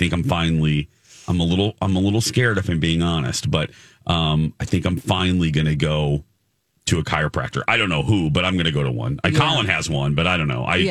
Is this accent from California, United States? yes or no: no; Minnesota, United States; and I'm too Minnesotan. I don't want to say anything because I don't want to be that guy.